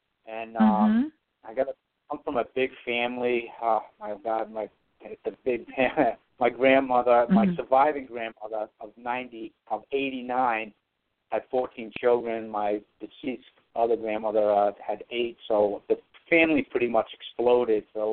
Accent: Cumberland, Rhode Island, United States; I grew up in Cumberland, Rhode Island. Both my parents are Portuguese immigrants. They first came to this country in 1968. I'm first generation.

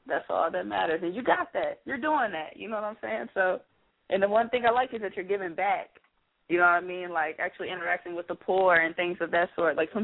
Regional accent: Detroit, Michigan, United States; I mean, I'm from Detroit.

